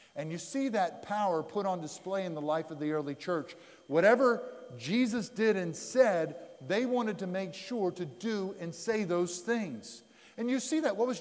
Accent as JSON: {"language": "English", "region": "Pennsylvania", "country": "United States", "tie": "born or raised there", "said": "Okay, I grew up in Pennsylvania. First sports I did was wrestling and hockey."}